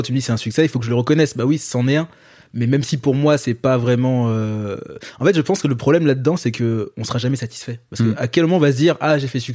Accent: Guadeloupe, France; c'est que moi je suis guadeloupéen

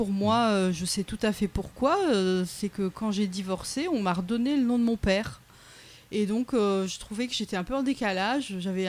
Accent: Réunion, France; born there; j'ai un créole très pauvre. Je parle créole parce que je suis née à La Réunion.

